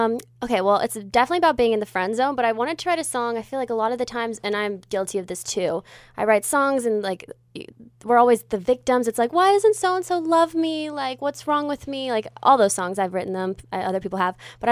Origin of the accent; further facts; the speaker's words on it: California, United States; I'm from the Bay Area